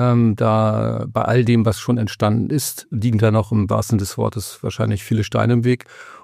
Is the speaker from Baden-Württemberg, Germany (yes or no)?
no; Hamburg, Germany; also born or lived in Berlin / Vienna / Munich; Als echter Hamburger